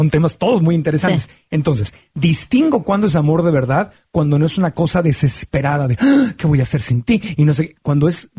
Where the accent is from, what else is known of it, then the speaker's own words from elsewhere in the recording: Mexico; moved away; ya me fui de México y ya no hay como ellas y es una niña buena.